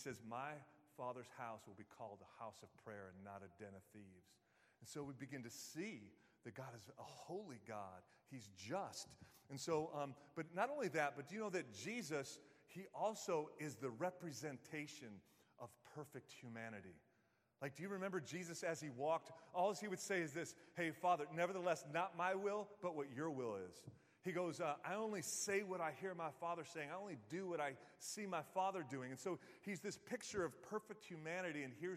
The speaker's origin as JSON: {"language": "English", "region": "New York", "country": "United States", "said": "I'm like, hi, I'm a pastor from New York, and we're just here to see what you're doing."}